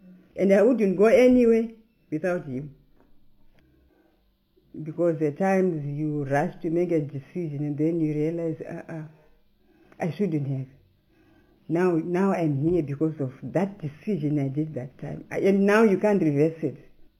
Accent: Bindura, Mashonaland Central, Zimbabwe; born there; I was born in Bindura, that is Mashonaland. And it was a family of 5, 2 sisters, I was the older sister, and 3 brothers.

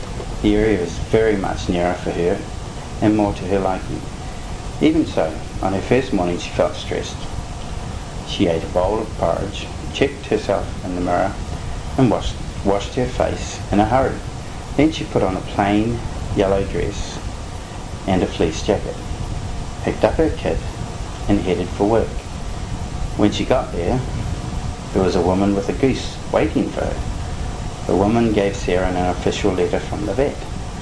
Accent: Russell, Northland, New Zealand; I was born in Russell. I'm of Ngāpuhi descent. It's my tribal side. Ngāti Manu is my iwi. My mother's from up north here.

